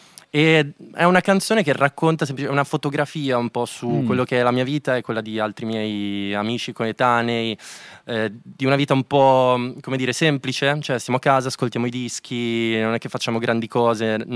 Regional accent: Rimini, Emilia-Romagna, Italy; io sono cresciuto in campagna, a Rimini, nella campagna riminese, circondato, diciamo, dalla campagna

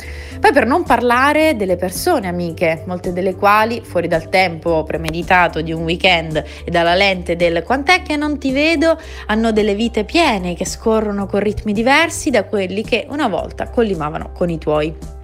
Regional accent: Lazio, Italy; accent: Roman; giuro che il mio accento romano affetta la mia dizione

